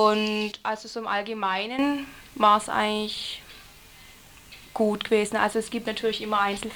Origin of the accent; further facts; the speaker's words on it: Stuttgart, Baden-Württemberg, Germany; ich komme aus Stuttgart, bin 19 Jahre alt und noch Schülerin.